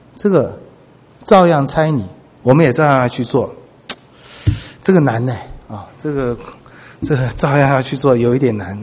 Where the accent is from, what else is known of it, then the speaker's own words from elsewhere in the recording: China; 我们中国人说人生70古来稀，我看一下我们中国的古人